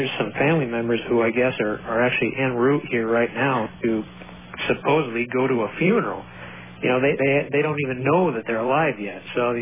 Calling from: Missoula, Montana, United States; Missoula, Montana.

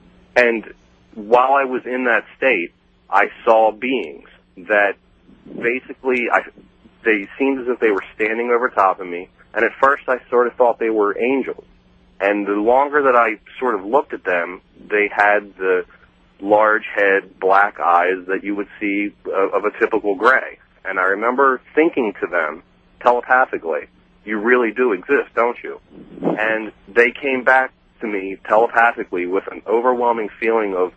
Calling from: Baltimore, Maryland, United States; Baltimore, Maryland, live 105.7.

